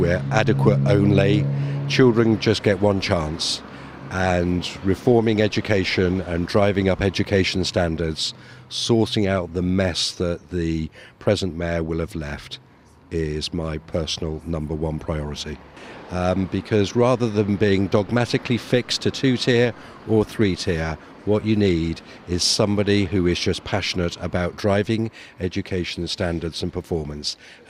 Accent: Luton, East of England, United Kingdom; I grew up in Luton and every weekend we'd always come to Bedford

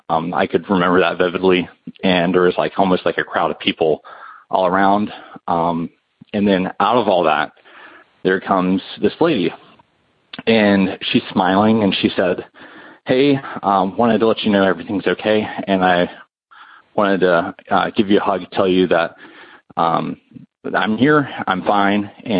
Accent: North Carolina, United States; I'm from North Carolina, and my story deals with me being a hospice volunteer.

